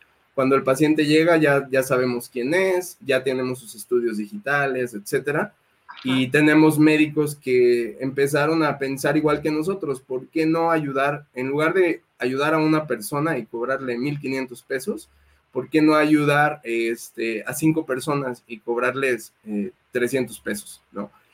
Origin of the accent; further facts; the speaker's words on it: Michoacán, Mexico; moved away as an adult; Yo soy de Michoacán y yo estudié y viví toda mi vida hasta los 18 años en Michoacán.